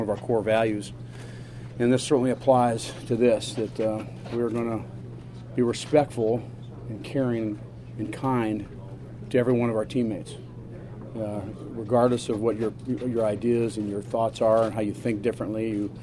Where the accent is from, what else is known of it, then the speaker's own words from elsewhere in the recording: Akron, Ohio, United States; I grew up in Akron, Ohio.